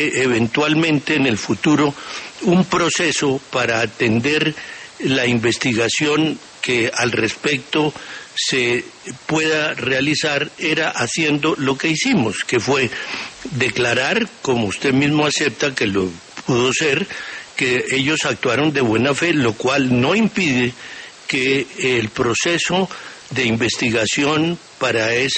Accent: Barranquilla, Atlántico, Colombia; porque yo soy de Barranquilla

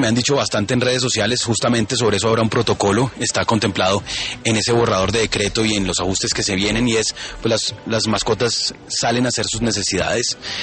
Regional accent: Bogotá, Colombia; como bogotanos

